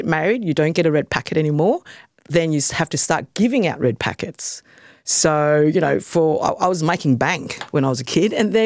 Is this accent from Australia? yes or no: yes; Brisbane, Queensland, Australia; also born or lived in Melbourne; Yeah, I mean, I grew up in Brisbane, and I grew up in Melbourne as well.